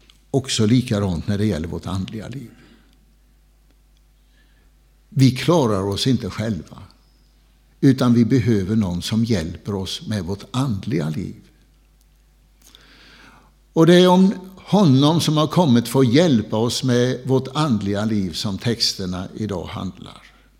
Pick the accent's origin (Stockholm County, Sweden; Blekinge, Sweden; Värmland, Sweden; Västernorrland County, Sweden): Blekinge, Sweden; Bodaryd; Jag är uppvuxen i Jämsjö socken, i en liten by som heter Bodaryd.